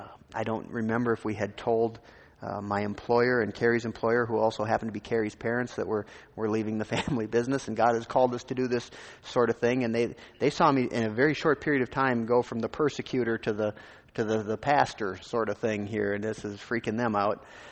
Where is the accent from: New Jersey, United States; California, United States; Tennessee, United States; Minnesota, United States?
Minnesota, United States; because I grew up in Minnesota.